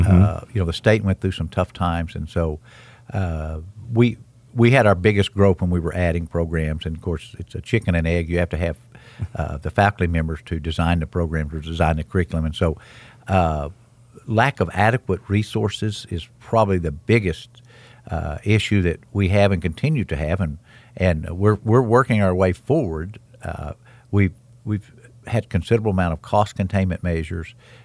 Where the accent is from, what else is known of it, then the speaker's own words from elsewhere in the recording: United States; I grew up on Brushy Creek. We had a strong African-American community. We didn't know there was any issues until I left and went off to college.